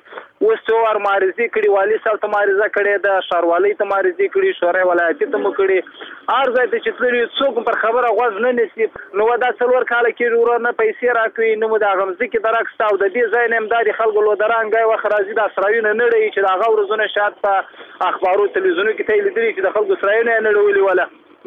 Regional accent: Muqur, Badghis, Afghanistan; زه خپل د بادغیست ولایت د مقر د ولسوالۍ یم.

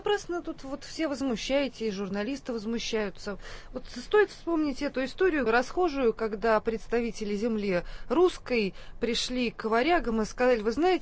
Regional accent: Tver, Tver Oblast, Russia; Я просто сама из Твери, и я помню, как в 90-е годы в Твери на улицах бандиты стреляли друг в друга из автоматов

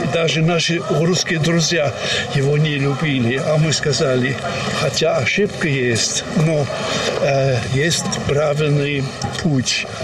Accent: Germany; Russian is a second language; Я чувствовал, если я говорю, я немец, например, для наших соседей, голландцев, да, они сразу думали, что я враг, да.

